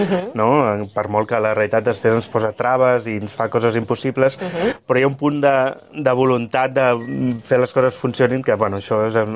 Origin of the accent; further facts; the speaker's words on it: Barcelona, Catalonia, Spain; Jo soc de Barcelona i ella vivia en un lloc molt llunyà.